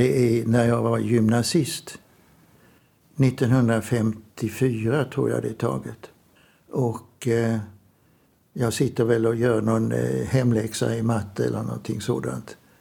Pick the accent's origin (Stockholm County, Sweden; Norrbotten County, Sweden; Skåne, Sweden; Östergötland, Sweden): Skåne, Sweden; Trelleborg; jag är uppvuxen i Trelleborg, Söderslätt.